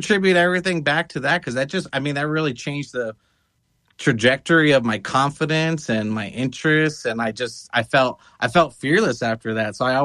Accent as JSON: {"language": "English", "region": "California", "country": "United States", "tie": "born or raised there", "also_born_or_lived": "Amarillo, United States", "said": "I grew up out here in California, but I was born in Texas. And so, and I lived there I only lived there till I was five."}